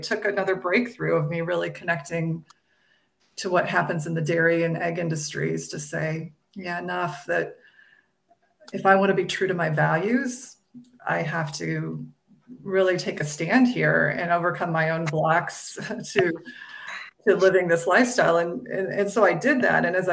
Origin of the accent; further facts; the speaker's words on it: Iowa, United States; because I grew up in Iowa, the Midwest, where, we believed you had to eat meat and dairy to survive.